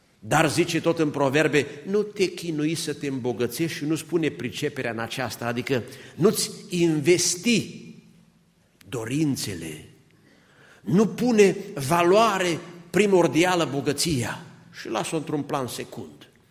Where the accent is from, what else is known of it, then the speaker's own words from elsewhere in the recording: Apuseni Mountains, Romania; eu sunt din Apuseni